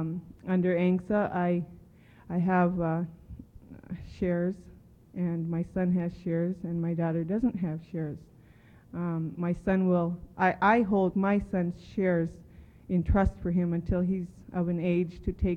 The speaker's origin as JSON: {"language": "English", "town": "Unalakleet", "region": "Alaska", "country": "United States", "said": "I'm an Inupiaq. I'm from Unalakleet."}